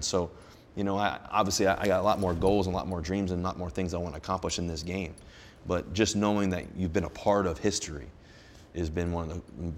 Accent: Richmond, Virginia, United States; And to know that I came from Richmond, Virginia, where everybody said I was too small, wasn't going to make it

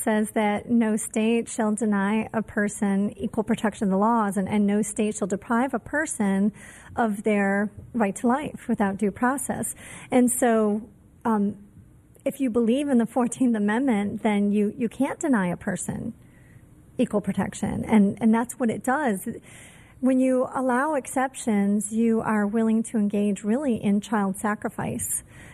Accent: Michigan, United States; I'm from Michigan where we've never had a rape exception.

